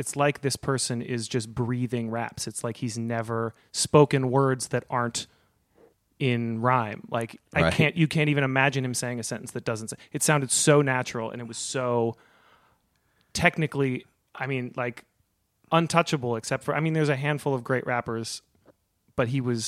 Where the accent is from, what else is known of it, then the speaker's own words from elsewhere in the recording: Berkeley, California, United States; now in Los Angeles, United States; I live in Los Angeles, but I grew up in Berkeley.